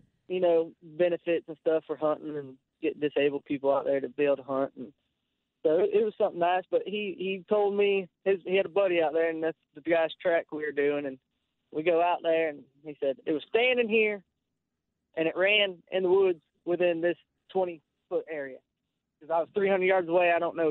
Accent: Indiana, United States; I'm not from South Carolina. I'm from Indiana.

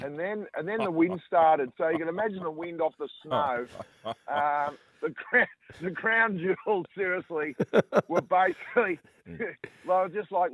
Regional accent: Ballarat, Victoria, Australia; There's two rules when you're growing up in Ballarat when you played footy.

